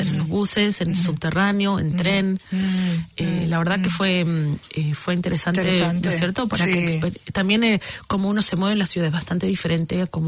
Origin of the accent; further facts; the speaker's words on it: Mar del Plata, Buenos Aires Province, Argentina; fuimos en coche hasta Mar del Plata, uh-huh. de donde yo soy originalmente.